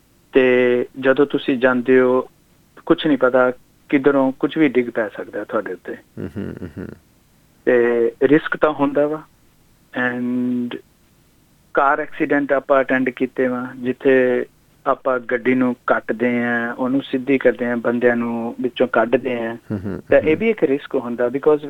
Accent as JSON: {"language": "Punjabi", "region": "Chandigarh", "country": "India", "moved": "yes", "lives_now": "Truganina, Australia", "said": "ਉਹ ਤੋਂ ਪਹਿਲਾਂ ਮੈਂ ਰਹਿੰਦਾ ਸੀ ਸਾਊਥ ਈਸਟਰਨ ਸਬਰਬ ਵਿੱਚ ਇਨ ਮੈਲਬਰਨ। ਤੇ ਮੈਂ ਬੈਕਗਰਾਉਂਡ, ਮੈਂ ਚੰਡੀਗੜ੍ਹ ਤੋਂ ਤੇ ਮੈਂ ਮੂਵ ਹੋਇਆ ਸੀ 2007 ਦੇ ਵਿੱਚ ਆਸਟ੍ਰੇਲੀਆ।"}